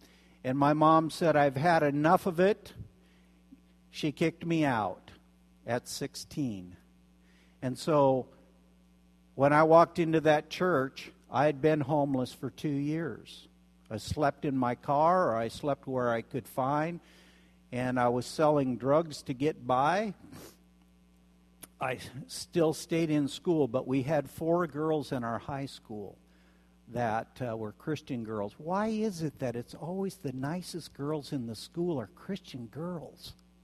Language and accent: English; Centralia, Washington, United States; headed north, about an hour north of, or hour and a half north of Portland, to Centralia, Washington, my hometown.